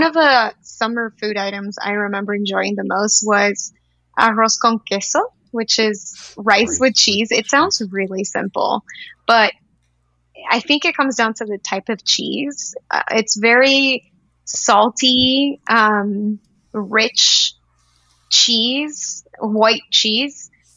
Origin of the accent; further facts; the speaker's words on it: La Paz, Bolivia; English is a second language; So, I am from Bolivia, from La Paz, and the summers in La Paz are very dry.